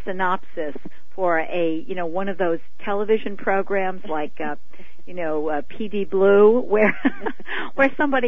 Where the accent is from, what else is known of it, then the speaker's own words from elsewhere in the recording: New York City, New York, United States; I'm from New York City, and I did my internship in New York City